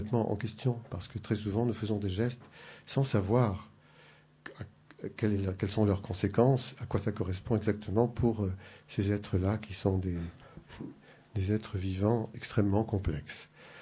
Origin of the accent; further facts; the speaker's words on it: Provence-Alpes-Côte d'Azur, France; Peut-être que le chêne vert chez nous, dans le Vaucluse